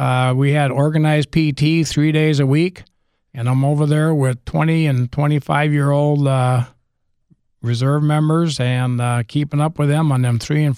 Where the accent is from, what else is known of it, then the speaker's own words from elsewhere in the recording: Cannon Falls, Minnesota, United States; Spent many years in my hometown, Cannon Falls, Minnesota.